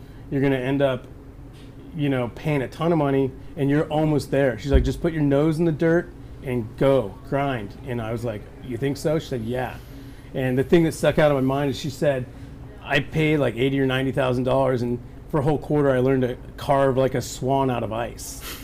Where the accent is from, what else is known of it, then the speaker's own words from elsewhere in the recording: San Jose, California, United States; Yeah, San Jose, 1970 I started my life, yeah.